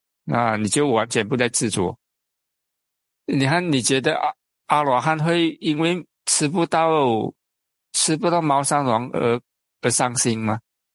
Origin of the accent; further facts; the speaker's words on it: Malaysia; 我们马来西亚话也会加一点马来话嘛